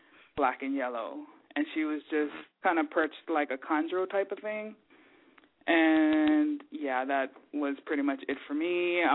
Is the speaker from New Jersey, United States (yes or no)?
no; Hawaii, United States; I was born and raised in Hawaii, and actually snakes are prohibited there.